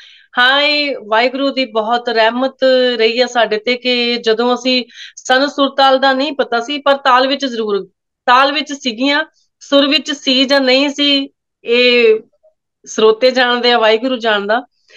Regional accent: Majri, Punjab, India; ਬਚਪਨ ਸਾਡਾ ਸਾਡੇ ਪਿੰਡ ਮਾਜਰੀ, ਲੁਧਿਆਣਾ ਜ਼ਿਲ੍ਹਾ ਦੇ ਵਿੱਚ ਮਾਜਰੀ ਪਿੰਡ। ਅਸੀਂ, ਮੈਂ ਉੱਥੇ ਹੀ ਜੰਮੀ ਪਲੀ ਹਾਂ, ਵੱਡੀ ਹੋਈ ਹਾਂ, ਉੱਥੇ ਹੀ ਸਾਡੀ ਸਕੂਲਿੰਗ ਆ। ਫਿਰ ਜਦੋਂ ਅਸੀਂ ਪ੍ਰੋਫੈਸ਼ਨਲੀ ਆਪਣੀ ਸਿੰਗਿੰਗ ਨੂੰ ਅਪਣਾਇਆ ਤੇ ਫਿਰ ਅਸੀਂ ਲੁਧਿਆਣੇ ਸ਼ਿਫਟ ਹੋ ਗਏ

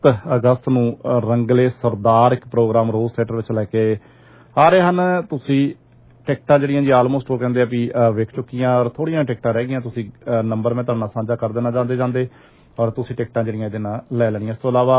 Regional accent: Punjab, India; now in Canada; ਜਦੋਂ ਕਿਤੇ ਪੰਜਾਬ ਨਾਲ ਸੰਬੰਧਿਤ ਗੀਤ ਹੁੰਦੇ ਆ ਤੇ ਸਾਨੂੰ ਵਾਪਸ ਉਸ ਜਗ੍ਹਾ ਤੋਂ ਲੈ ਜਾਂਦੇ ਆ ਜਿੱਥੇ ਅਸੀਂ ਜੰਮੇ ਪਲੇ ਆ

